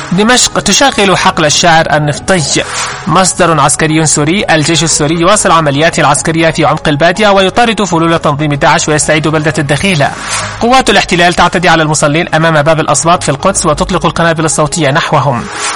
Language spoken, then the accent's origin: Arabic; Yemen; كان خبر إطلاق صاروخ بركان H2 لذيذا علينا كيمنيين ومؤلم على السعوديين العايشين خارج الطبيعة.